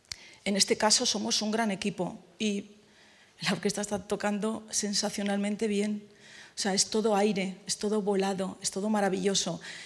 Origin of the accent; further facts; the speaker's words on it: Tafalla, Navarre, Spain; Yo tengo que bailar andaluz y soy de Tafalla. Y tengo que hablar en andaluz.